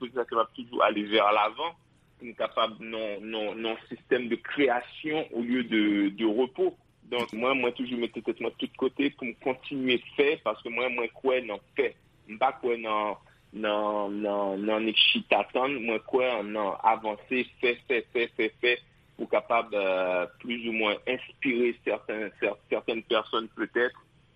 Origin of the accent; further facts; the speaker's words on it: Haiti; Donc, moi, en tant qu'Haïtien